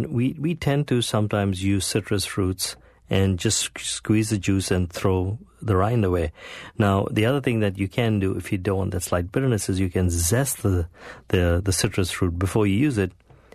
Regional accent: India; I grew up in India

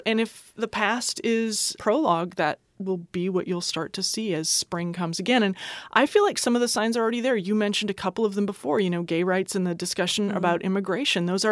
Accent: Midwest, United States; maybe it's because I'm a Midwesterner, but we really have hard seasons in the Midwest.

